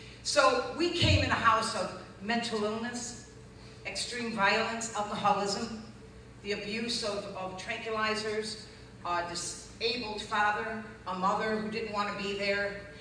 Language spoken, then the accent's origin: English; Buffalo, New York, United States; I'm from Buffalo, New York, people. I mean, the lake effect is like 13 below.